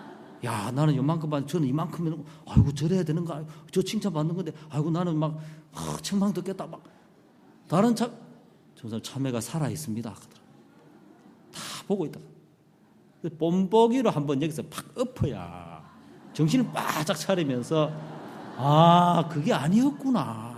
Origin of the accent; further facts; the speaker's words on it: Yangsan, South Gyeongsang, South Korea; 할아버지 사시던 곳이 경남 양산인데 어릴 때 거기서 지냈어요.